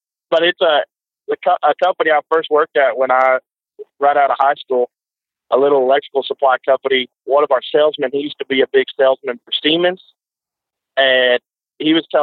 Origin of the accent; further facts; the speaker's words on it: Texas, United States; Well, I grew up out in West Texas on a farm and ranch